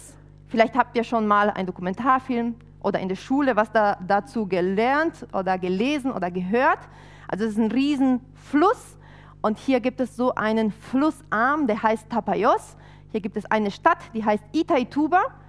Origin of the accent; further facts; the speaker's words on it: Argentina; now in Germany; wir sind beide ursprünglich Argentinier, sind dann 2005 ich und 2008 ist mein Mann dann nach Deutschland gekommen